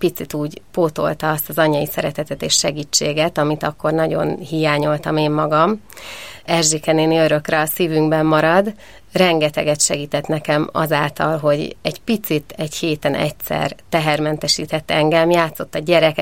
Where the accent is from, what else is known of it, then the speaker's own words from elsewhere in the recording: Gyula, Békés, Hungary; born there; Én Gyulán születtem, édesapám orvos, anyukám matematika és rajzszakos tanár, és hát én nagyon-nagyon szerettem a gyulai környezetet.